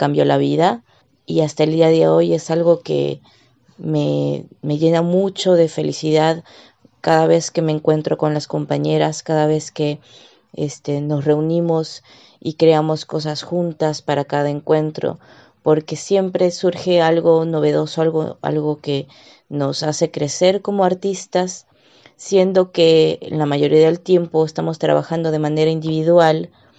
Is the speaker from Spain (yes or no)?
no; Mexico; now in Buenos Aires, Argentina; como ya lo escucharon, y soy de México, nací y crecí en México. Mi familia es de Argentina, por lo tanto yo me identifico como Argenmex, soy argentina mexicana. Hace 12 años que vivo en Buenos Aires, Argentina